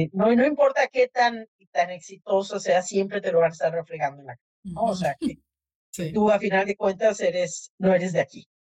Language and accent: Spanish; Mexico; born there; aquellos que vivimos acá, sobre todo los que nacimos en México, por ser ya tantos los que somos de México